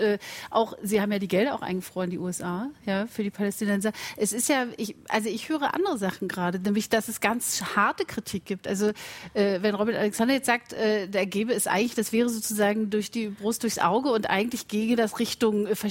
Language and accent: German; East Germany, Germany; Aber ich finde, ich komme aus der DDR, da war das auch so.